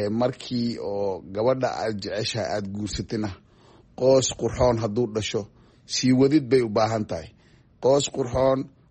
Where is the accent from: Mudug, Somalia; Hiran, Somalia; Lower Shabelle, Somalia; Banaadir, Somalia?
Banaadir, Somalia; Mogadishu; also born or lived in Barawe; magaala xeebeed aan ku dhashay magaalada Baraawe xamarjabna waa ku koray